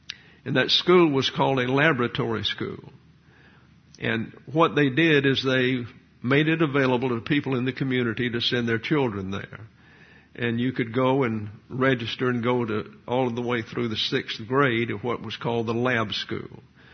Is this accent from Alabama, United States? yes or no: yes; Troy, Alabama, United States; born there; I was born in Troy, Alabama, and at that time there was a school, a college located there.